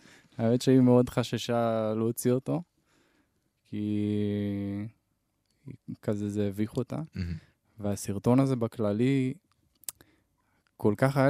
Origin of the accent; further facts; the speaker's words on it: Tel Aviv, Tel Aviv District, Israel; זה שכונה בתל אביב, בצפון תל אביב